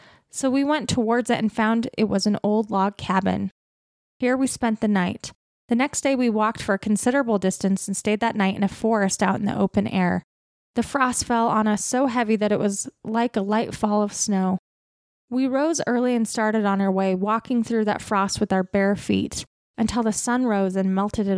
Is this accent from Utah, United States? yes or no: yes; Utah, United States; as a white Mormon girl growing up in Utah